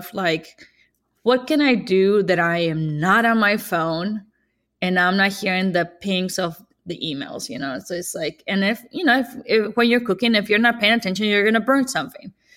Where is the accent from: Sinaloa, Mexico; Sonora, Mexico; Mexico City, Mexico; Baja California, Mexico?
Sonora, Mexico; Ciudad Obregón; My hometown is called Ciudad Obregón, which is really right by the Gulf of California inland.